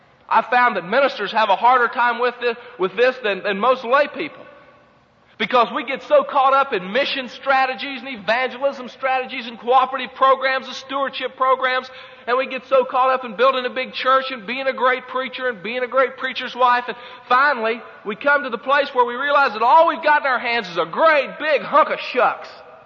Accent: West Virginia, United States; I grew up in West Virginia, and we lived on a dirt road for a long time

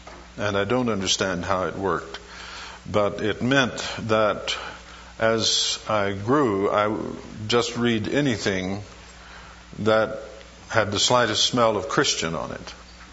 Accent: Buffalo, Missouri, United States; born there; I was born in Buffalo, Missouri, quite a while ago, 1935.

